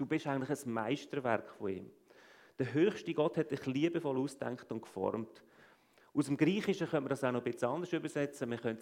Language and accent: German; Central Switzerland, Switzerland; accent: Lucerne dialect; Ich bin in der Innerschweiz aufgewachsen, bin lange auf der Suche gewesen, spirituell. Ich war eigentlich Forstingenieur ursprünglich. Ich bin vor 10 Jahren zum Glauben gekommen an Jesus Christus